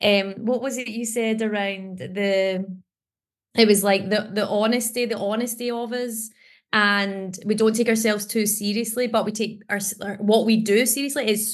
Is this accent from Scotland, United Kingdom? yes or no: yes; Scotland, United Kingdom; And as Scottish people, we would likely get that a lot more.